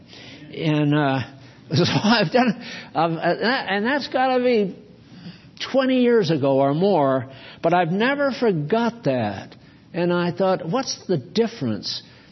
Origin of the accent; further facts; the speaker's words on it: Portland, Maine, United States; born there; I sent to Portland, Maine. I was born in Portland, and I sent to the Chamber of Commerce